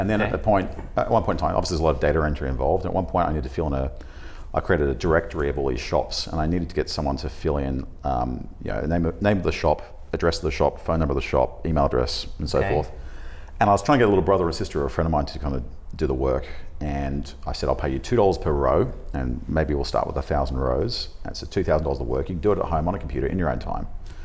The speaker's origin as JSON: {"language": "English", "country": "Indonesia", "tie": "born or raised there", "said": "I grew up in Indonesia"}